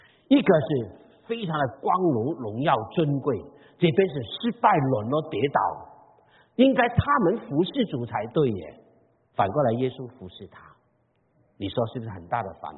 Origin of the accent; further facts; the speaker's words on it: Guangdong, China; 我是广东人的，但是我讲闽南话，我讲闽南话讲了几十年